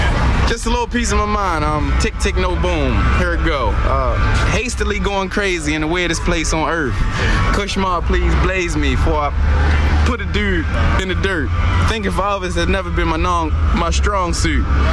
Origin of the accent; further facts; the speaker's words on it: Baltimore, Maryland, United States; I used to be a little hothead back in my day. I'm from Baltimore.